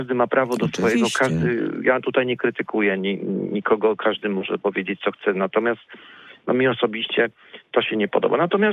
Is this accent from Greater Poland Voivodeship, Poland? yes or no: yes; Poznań, Greater Poland Voivodeship, Poland; bo rodowity poznaniak to nie znaczy, że tutaj w każdej dzielnicy byłem, w każdym zakątku, tak?